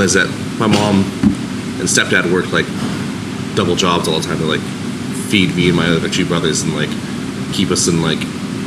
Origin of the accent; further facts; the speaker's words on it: Orange County, California, United States; I grew up in Orange County.